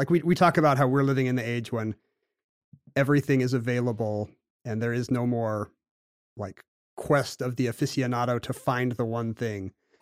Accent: South Korea; I grew up in South Korea

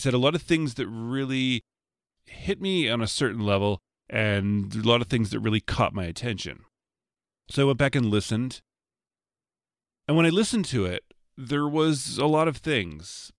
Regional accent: Canada; I'm Canadian

